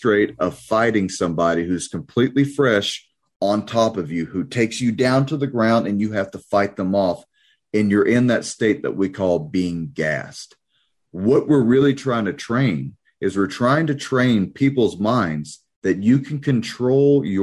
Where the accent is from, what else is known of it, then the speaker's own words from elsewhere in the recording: United States; As an American, I take offense